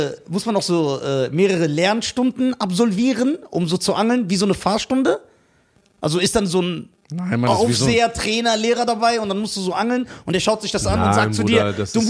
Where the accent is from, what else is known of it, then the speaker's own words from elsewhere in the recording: Germany; Na, ich bin Deutscher.